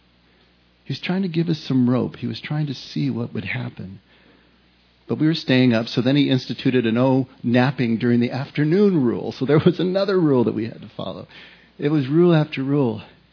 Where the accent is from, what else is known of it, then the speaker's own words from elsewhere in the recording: California, United States; Now, I grew up here in California. And that last summer before I left for Chicago, I spent about the entire summer on the beach.